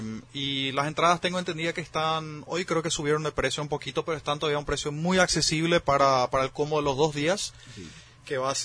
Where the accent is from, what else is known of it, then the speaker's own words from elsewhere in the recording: Filadelfia, Boquerón, Paraguay; personalmente yo vengo de Filadelfia, del Chaco, soy del interior.